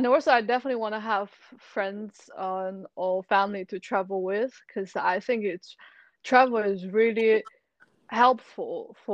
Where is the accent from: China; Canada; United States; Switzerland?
China; English is a second language; moved away as an adult; now in United Kingdom; I'm originally from China, and I came to UK 5 years ago for my undergraduate study.